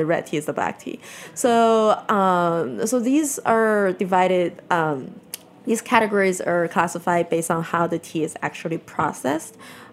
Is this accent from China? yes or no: yes; northern China, China; I grew up in northern China. Mm-hmm. So my hometown region actually does not produce tea.